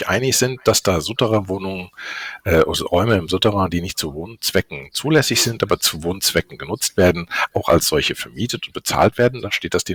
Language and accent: German; Hesse, Germany; ich komme aus dem Rhein-Main-Gebiet